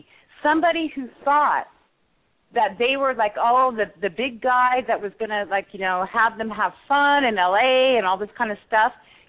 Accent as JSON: {"language": "English", "region": "California", "country": "United States", "said": "and believe me, I'm from Orange County, California."}